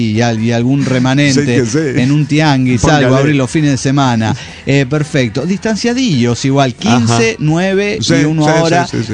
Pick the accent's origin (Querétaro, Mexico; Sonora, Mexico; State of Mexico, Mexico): Querétaro, Mexico; de Querétaro, México.